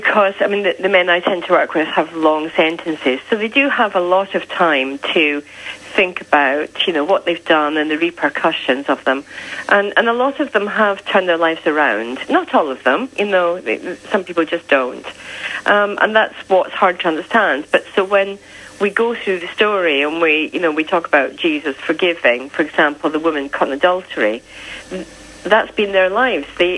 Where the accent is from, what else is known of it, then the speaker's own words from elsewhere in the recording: Scotland, United Kingdom; So I'm from Scotland, so we do a couple up in Scotland